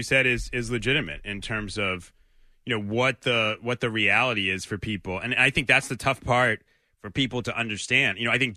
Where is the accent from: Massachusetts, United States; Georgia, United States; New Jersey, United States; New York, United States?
Massachusetts, United States; Lynn; I mean, I didn't grow up in Boston. I grew up in Lynn, but I'm from the area.